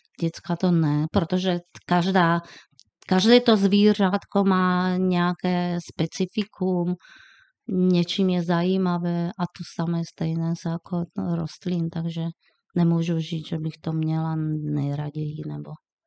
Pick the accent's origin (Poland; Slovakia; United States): Slovakia; Czech is a second language; now in Czechia; tím, že jsem vlastně Slovenka, tak na Slovensku. V Banské Bystrici jsem studovala